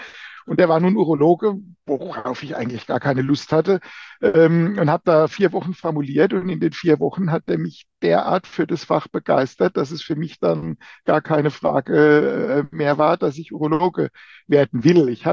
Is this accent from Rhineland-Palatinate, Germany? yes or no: yes; Rhineland-Palatinate, Germany; accent: Palatinate; ich bin Pfälzer, wie man vielleicht an dem dezenten Akzent hört, und bin im Studium im Saarland gelandet, so benachbartes Feindesland, ne?